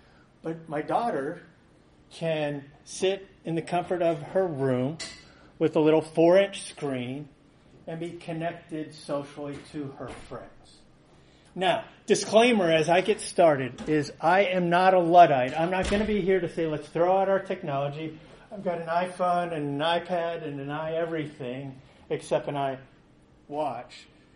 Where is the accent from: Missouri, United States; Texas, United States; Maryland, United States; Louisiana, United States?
Texas, United States; Houston; I grew up in Northwest Houston in 1980-something